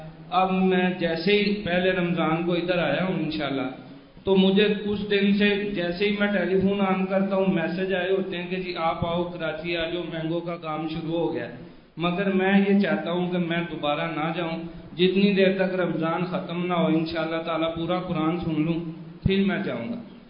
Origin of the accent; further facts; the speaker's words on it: Lahore, Punjab, Pakistan; میں لاہور سے ہوں.